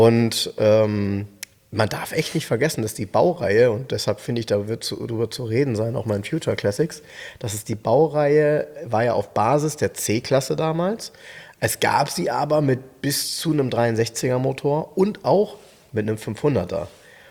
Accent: Soltau, Lower Saxony, Germany; Ja, bei uns in Soltau war die britische Armee

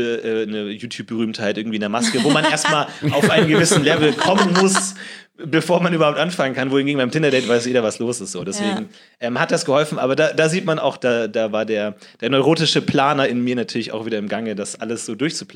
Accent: Munich, Bavaria, Germany; now in Berlin, Germany; Ich komme aus München eigentlich.

